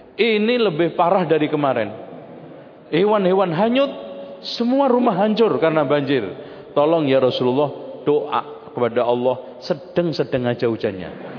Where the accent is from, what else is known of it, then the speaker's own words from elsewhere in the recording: Indonesia; Saya dari Indonesia Syekh, insyaallah bisa menimba ilmu di sini.